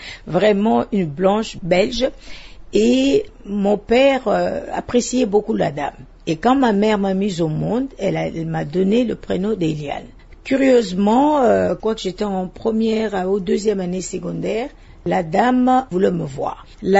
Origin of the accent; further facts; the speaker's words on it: Kinshasa, DR Congo; born there; je suis née à Kinshasa le 5 juin 1956. À Kinshasa, à l'époque, c'était Léopoldville. Moi, je suis de Léopoldville, je ne suis pas de Kinshasa.